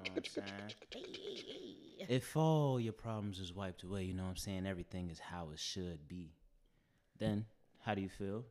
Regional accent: Queens, New York, United States; I'm from Queens.

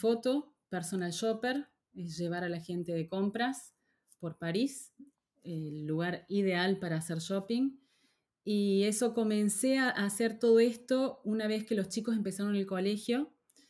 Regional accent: Córdoba, Argentina; moved away as an adult; now in France; me estaban ofreciendo un puesto en Buenos Aires, yo soy de Córdoba

